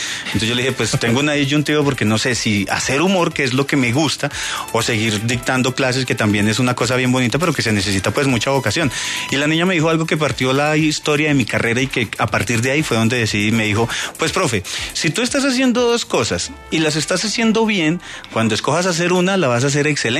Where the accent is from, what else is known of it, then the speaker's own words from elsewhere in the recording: Colombia; así somos los colombianos cuando queremos algo, nos medimos a lo que sea